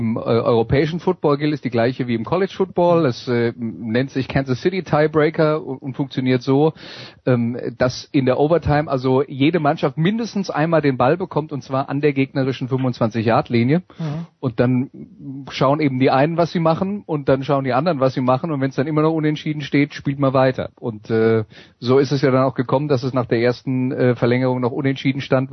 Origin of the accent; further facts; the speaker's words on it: Germany; Also das muss man schlicht und einfach zugeben als Deutscher.